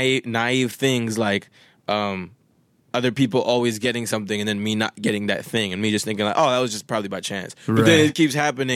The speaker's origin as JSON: {"language": "English", "town": "Winnipeg", "region": "Manitoba", "country": "Canada", "tie": "born or raised there", "said": "one of my homies that I grew up with in Winnipeg"}